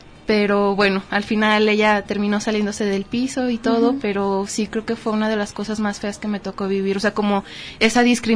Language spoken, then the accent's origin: Spanish; Mexico; éramos 3 mexicanas en esa clase